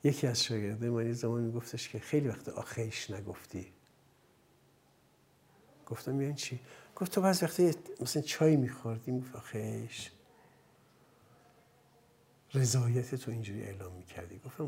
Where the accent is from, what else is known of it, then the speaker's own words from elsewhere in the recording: Hamadan, Iran; born there; در تمام شهر باستانی و قدیمی همدان که در آنجا به دنیا آمدم